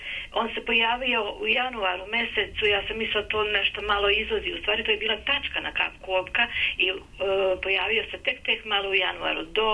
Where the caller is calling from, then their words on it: Novi Sad, Vojvodina, Serbia; Ja sam slušateljka iz Novog Sada.